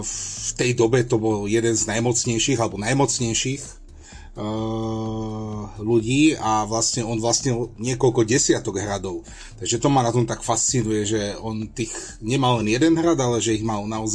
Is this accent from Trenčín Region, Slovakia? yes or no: yes; Trenčín, Trenčín Region, Slovakia; Áno, narodil som sa v Trenčíne, vyrastal som v Trenčíne a teraz bývam pár kilometrov od Trenčína v malej dedinke zvanej Malá Hradná.